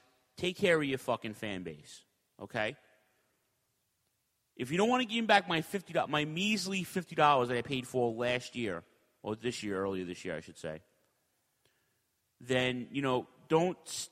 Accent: New York, United States; I grew up in New York, so I know about the New York indie shows and the Jersey shows

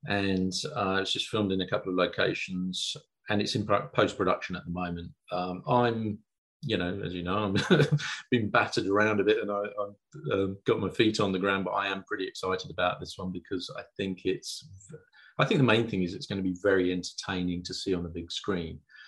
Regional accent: Southend, East of England, United Kingdom; I grew up in the Essex South. It's going to be shot in Southend, Canvey Island area, where I grew up as a kid and got up to all sorts of mischief.

